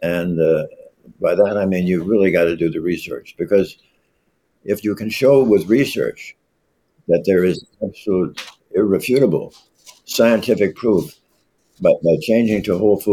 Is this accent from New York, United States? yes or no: yes; New York, United States; now in Cleveland, United States; I actually grew up on a farm in upstate New York.